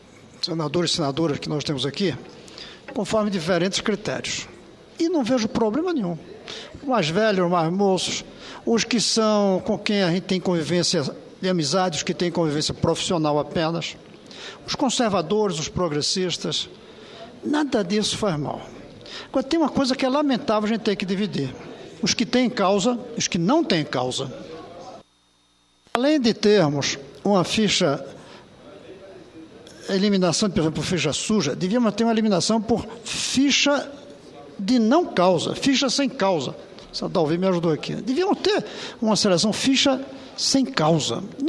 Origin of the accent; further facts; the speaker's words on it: Brazil; Eu sentirei muito como brasileiro, como senador